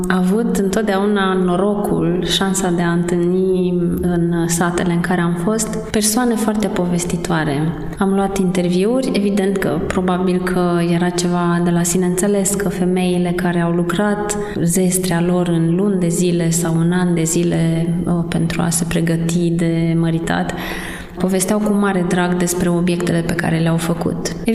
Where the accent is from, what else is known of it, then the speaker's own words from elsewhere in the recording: Baia Mare, Maramureș County, Romania; born there; și sunt cercetător la Muzeul Țăranului Român din București, dar deloc sunt născută în Maramureș, în Baia Mare. Vin din Maramureș.